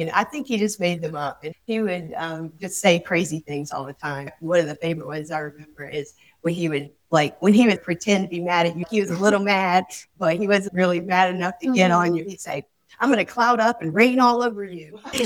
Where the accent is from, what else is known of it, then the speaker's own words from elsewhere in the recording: Aiken, South Carolina, United States; born there; I was born in Aiken, South Carolina. My birthday is December the 20th, 1950.